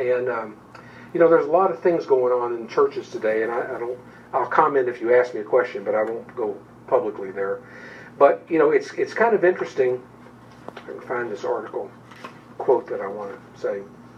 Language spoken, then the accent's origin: English; Southern United States, United States; as a Southerner, we may call it the War of Northern Aggression